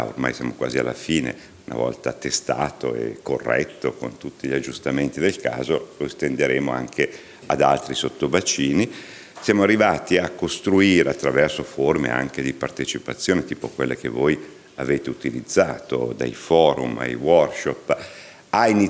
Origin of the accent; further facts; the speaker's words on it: Lombardy, Italy; io vengo da fuori regione, io sono di Regione Lombardia … lavoro in Regione Lombardia